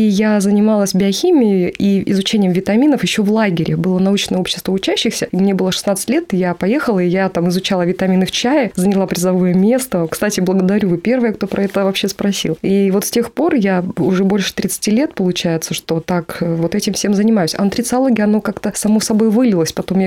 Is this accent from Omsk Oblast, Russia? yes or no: yes; Omsk Oblast, Russia; я сама из Омской области, а мне нужно было поехать в Томск позарез